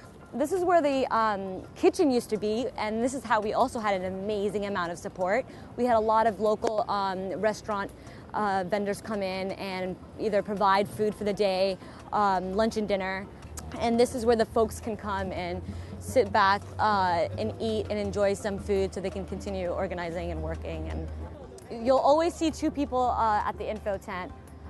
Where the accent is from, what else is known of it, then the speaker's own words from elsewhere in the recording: Potomac, Maryland, United States; I'm 24 years old. I grew up in the area. I'm from Potomac, Maryland. And I've been living in D.C. all my life, kind of like the burbs of D.C., but D.C. has always been home.